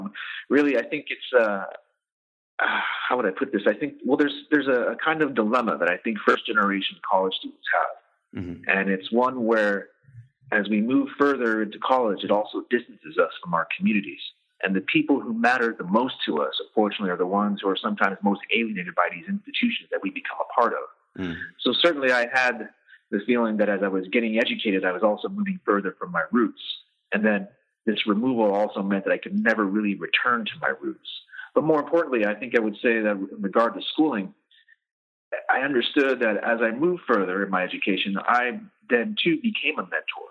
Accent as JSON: {"language": "English", "town": "Safford", "region": "Arizona", "country": "United States", "tie": "born or raised there", "said": "And my hometown, one thing my hometown of Safford, around half the population is Mexican-American."}